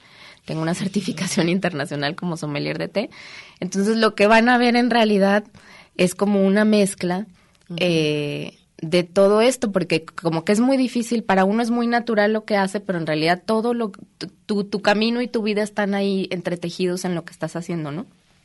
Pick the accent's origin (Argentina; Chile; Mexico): Mexico; Ocotlán, Jalisco; born there; Yo nací en Ocotlán, Jalisco.